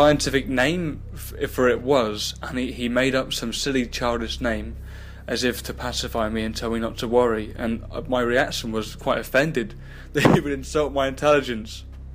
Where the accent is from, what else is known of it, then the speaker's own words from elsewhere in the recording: England, United Kingdom; I'm from England. I'm 23 years old